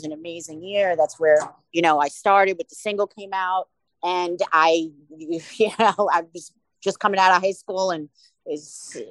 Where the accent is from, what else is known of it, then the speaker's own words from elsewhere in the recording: New York, United States; Well, we're from New York.